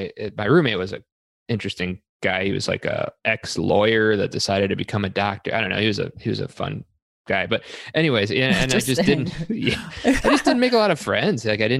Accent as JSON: {"language": "English", "town": "New York City", "region": "New York", "country": "United States", "tie": "born or raised there", "said": "But, you know, I grew up quite humbly in New York City, no physicians in my family."}